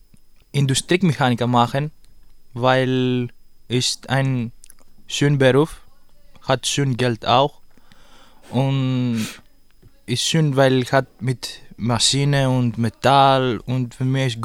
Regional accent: Greece; German is a second language; now in Germany; Ich komme aus Griechenland. Ich bin 18 Jahre alt. Ich wohne in Chirschau und ich bin hier seit ein Jahr.

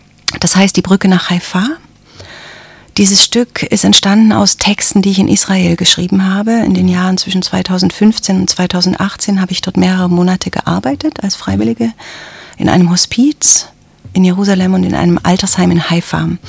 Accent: East Germany, Germany; also born or lived in Berlin; mit meiner Vergangenheit in der DDR, mit meiner Kindheit in der DDR, mit meiner Fluchterfahrung über die grüne Grenze in Ungarn nach dann Westdeutschland, also über Österreich.

